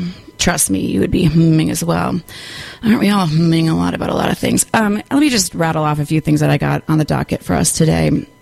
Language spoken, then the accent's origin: English; Minneapolis, Minnesota, United States; which is I'm from Minneapolis originally.